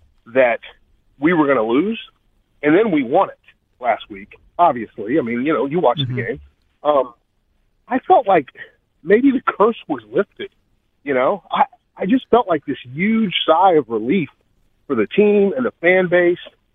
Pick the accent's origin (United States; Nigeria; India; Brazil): United States; Midwest; I'm from here. I grew up in the Midwest, man, and they tried to force-feed us the Cowboys.